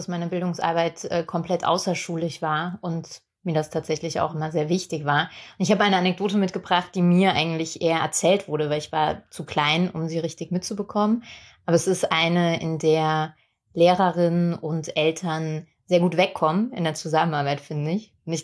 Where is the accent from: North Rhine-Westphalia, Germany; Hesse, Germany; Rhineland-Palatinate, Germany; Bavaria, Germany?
Rhineland-Palatinate, Germany; Ich bin in Hunsrück aufgewachsen, wo nicht so wahnsinnig viel passiert ist.